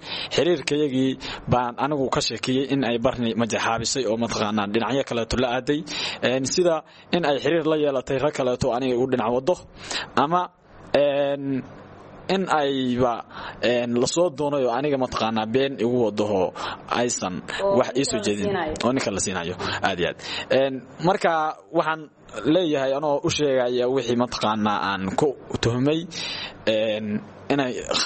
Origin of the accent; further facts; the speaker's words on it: Binna, Bari, Somalia; anigu waxaan dhashay 27 bishii 4 1993 waxaan ku dhashay deegaanka Binna degmada Gumbax ee gobolka Bari waxbarashadeedii asaaskeedii degmada Gumbax baan ka qaatay